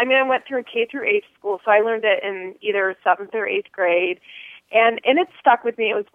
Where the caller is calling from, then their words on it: Chicago, Illinois, United States; I'm calling from Chicago, Illinois.